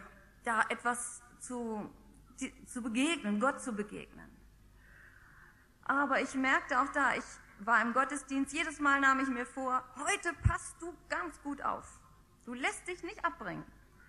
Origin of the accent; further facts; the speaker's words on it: Northern Germany, Germany; ich bin aus Norddeutschland und in Norddeutschland ist die Kirchenlandschaft wirklich viel, viel trauriger als hier in Baden-Württemberg.